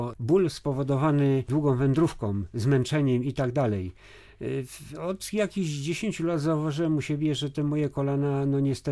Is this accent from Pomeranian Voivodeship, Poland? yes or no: no; Łódź, Łódź Voivodeship, Poland; No jestem po prostu rodowitym łodzianinem i obserwuję cały czas przemiany, jakie następują w Łodzi.